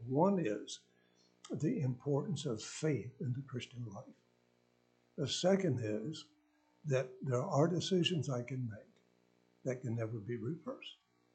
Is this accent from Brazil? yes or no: no; West Virginia, United States; This goes back many years ago in my home state of West Virginia.